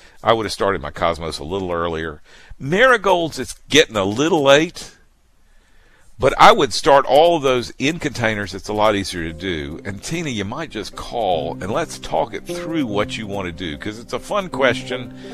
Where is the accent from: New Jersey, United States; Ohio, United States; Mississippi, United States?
Mississippi, United States; I'm from Mississippi, 20 miles from the Alabama state line, so you can't just, there ain't much difference between me and everybody else in Alabama.